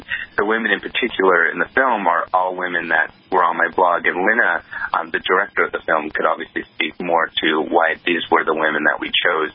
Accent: San Diego, California, United States; I grew up in San Diego, and my... my grandmothers were my best friends and my style icons

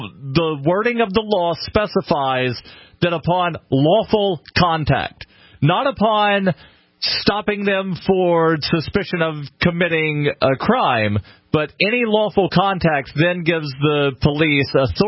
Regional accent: Birmingham, Alabama, United States; I'm from Birmingham, which is about 45 miles from Anniston.

